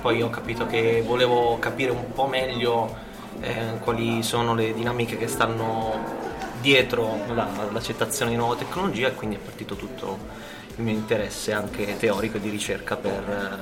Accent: Macerata, Marche, Italy; born there; Sono nata a Macerata e attualmente lavoro all'Università Politecnica delle Marche.

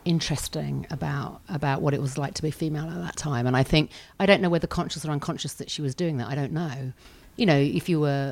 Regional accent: South of England, United Kingdom; I grew up in the South, but... I've always been one of those kids who roamed.

